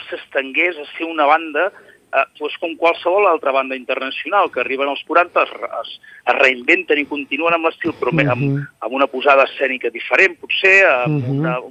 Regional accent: Manresa, Catalonia, Spain; born there; jo vaig néixer a Manresa l'any 76

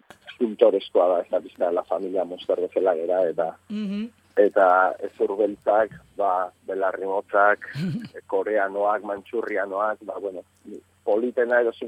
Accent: Urretxu, Basque Country, Spain; born there; biak herri berea jaio gara, urretxun, lehen esan dedan bezala, eta biak gara estremeinoen zenean, eta demenio segobiano eta zamora noen zenean, eta biak gara euskaldunak

